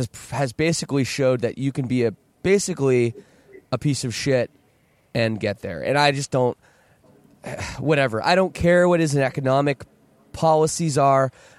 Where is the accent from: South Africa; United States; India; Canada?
Canada; well, I'm Canadian, right?